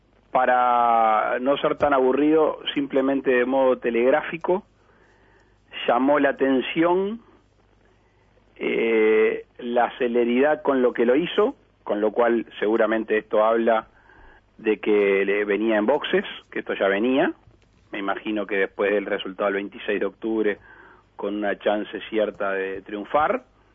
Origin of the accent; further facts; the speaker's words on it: Uruguay; Eso es lo que uno, como buen uruguayo, tiene que querer.